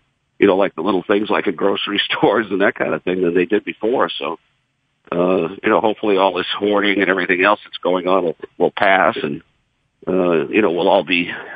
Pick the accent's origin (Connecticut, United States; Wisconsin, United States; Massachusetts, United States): Massachusetts, United States; Boston; I grew up in Boston, so, you know, Bill Russell was right there at the top of that list.